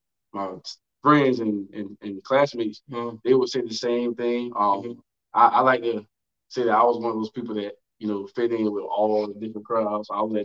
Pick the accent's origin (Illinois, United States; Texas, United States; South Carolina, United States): South Carolina, United States; Santee; also born or lived in Summerton; So I claim both, but I do let people know. You know, I'm from Santee.